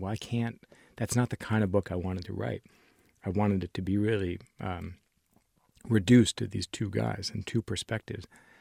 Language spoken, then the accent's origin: English; United States; Yeah, I mean, obviously, I'm an American, and this is being published in the U.S. first